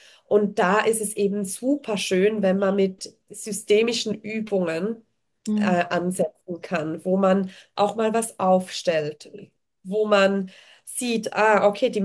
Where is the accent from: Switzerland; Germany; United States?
Switzerland; ich bin zwar Schweizerin